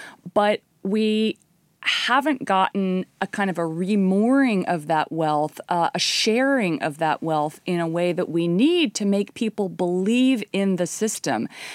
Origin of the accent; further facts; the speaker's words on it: Indiana, United States; that's a crop I know well because I grew up in Indiana. My first job was actually dedasseling corn.